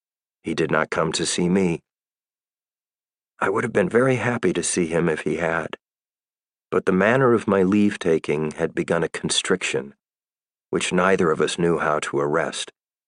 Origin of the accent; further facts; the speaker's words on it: New York, United States; moved away as an adult; also born or lived in Seattle; now in France; lived for a while in Seattle, and then in New York. For me, New York is Manhattan. Later on, then, we moved from Brooklyn back to New York, and by the time I came to France